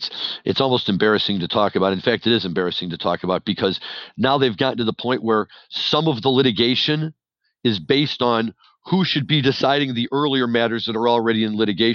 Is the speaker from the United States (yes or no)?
yes; St. Louis, Missouri, United States; And as a person who was born and raised in St. Louis, it would be great to see it down there